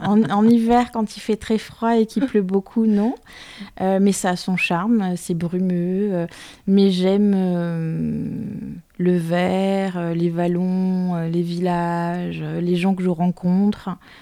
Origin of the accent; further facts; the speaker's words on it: Marseille, Provence-Alpes-Côte d'Azur, France; moi, je suis née à Marseille. J'y ai vécu la moitié de ma vie. Je suis montée à la capitale, comme on dit, pour faire du théâtre.